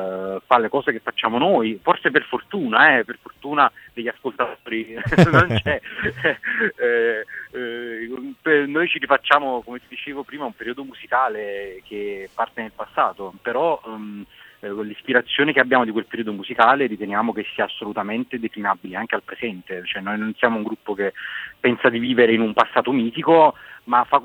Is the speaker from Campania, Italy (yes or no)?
yes; Torre del Greco, Campania, Italy; Io invece sono di Torre del Greco, che è una città alle pendici del Vesuvio, sì, a una decina di chilometri da Napoli. E sono nato qui e vivo qui da sempre praticamente.